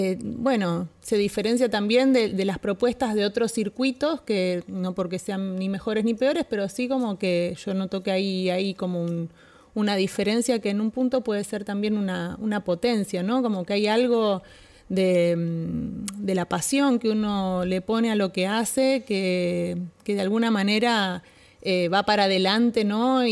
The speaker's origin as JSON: {"language": "Spanish", "town": "Rosario", "region": "Santa Fe", "country": "Argentina", "said": "yo soy de Rosario, acá como comentaba la compañera."}